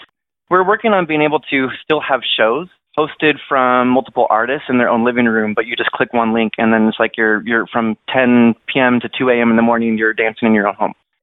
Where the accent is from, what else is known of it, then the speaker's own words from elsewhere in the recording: Kent, Washington, United States; I was born and raised in Kent. My dad grew up in Parkland. My mom grew up in Seattle.